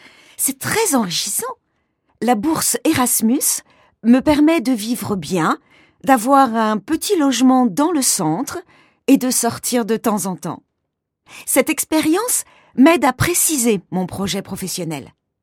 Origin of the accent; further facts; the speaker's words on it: Italy; French is a second language; now in Madrid, Spain; Je suis italienne et j'étudie l'informatique à l'Université de Madrid, en Espagne.